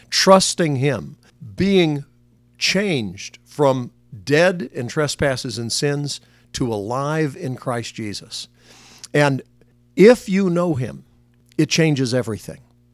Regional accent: North Carolina, United States; When I was growing up in Western Carolina, I went out as a teenager on the streets

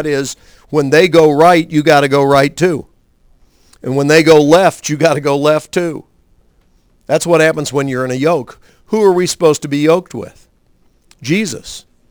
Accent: Montreat, North Carolina, United States; When I was growing up in Montreat, right as I was going to college there

